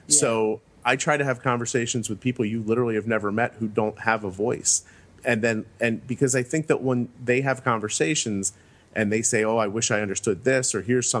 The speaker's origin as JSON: {"language": "English", "country": "United States", "said": "as an American, I pride myself on not actually knowing about most of the things that I'm talking about outside of America."}